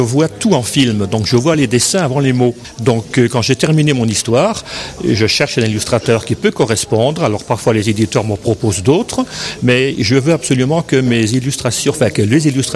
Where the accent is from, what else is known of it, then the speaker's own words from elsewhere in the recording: Grand Est, France; now in Gap, France; je suis lorrain, donc on avait des loups également en Lorraine qui ont disparu.